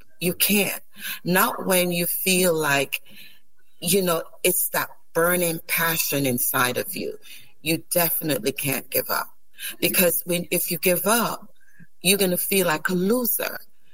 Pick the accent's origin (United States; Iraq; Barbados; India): Barbados; also born or lived in Saint Lucia; Well, I was born in St. Lucia, but raised in Barbados. I still have the culture of St. Lucia and also the culture of Barbados.